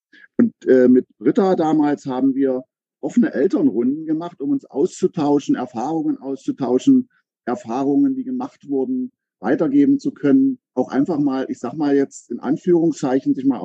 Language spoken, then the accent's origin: German; Aken, Saxony-Anhalt, Germany; now in Berlin, Germany; bin seit etwa 35 Jahren, glaube ich, Berliner, komme ursprünglich aus Sachsen-Anhalt, aus Aachen an der Elbe und habe dann irgendwann den Weg in die Großstadt gefunden